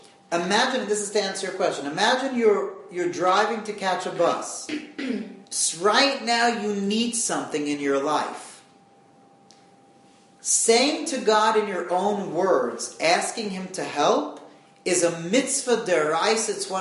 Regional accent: New York, United States; You know what they used to say when I was growing up in the Five Towns

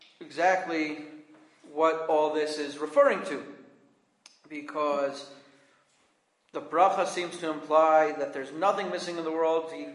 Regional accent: Manhattan, New York, United States; I'm from Manhattan, New York, so we didn't have any trees, but I'm told there are these things called trees.

